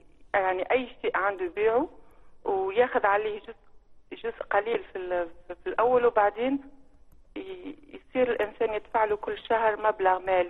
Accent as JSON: {"language": "Arabic", "country": "Tunisia", "tie": "born or raised there", "said": "أنا تربيت يعني طفولتي في تونس"}